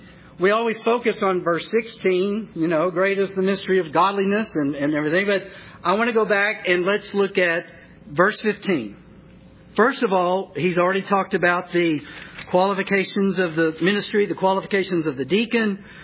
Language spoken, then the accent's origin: English; Texas, United States; I'm originally from Texas. Y'all know that. So I really do bleed burnt orange